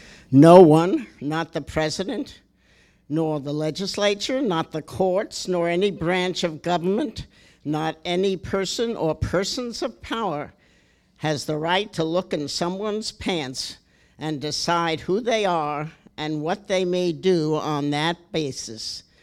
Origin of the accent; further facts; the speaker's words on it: Manhattan, New York, United States; I grew up in Manhattan.